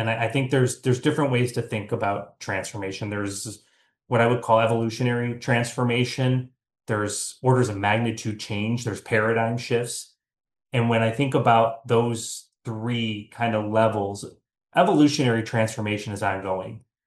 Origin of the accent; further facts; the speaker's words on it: Chicago, Illinois, United States; I grew up in the Chicago area. Honestly, I'm a first generation. My father immigrated from Italy.